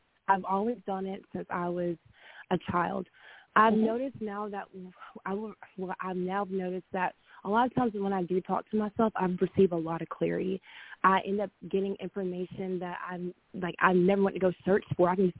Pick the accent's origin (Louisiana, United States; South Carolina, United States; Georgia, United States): Georgia, United States; Bowdon; I'm from Bowdoin, Georgia.